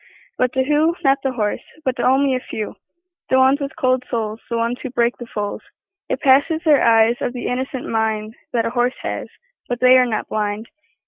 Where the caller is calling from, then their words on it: Wisconsin, United States; I'm calling from Wisconsin.